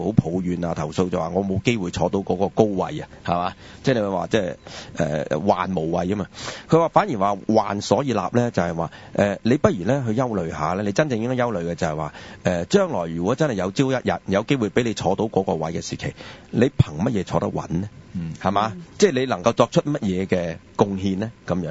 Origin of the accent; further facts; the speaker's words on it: China; 雖然我自己身為中國人